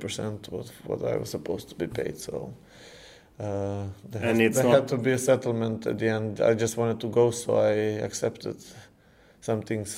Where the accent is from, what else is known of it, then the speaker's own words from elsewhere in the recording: Serbia; English is a second language; moved away as an adult; now in Norway; I came out from Serbia when I was 22 and a half, and I came to first division in Norway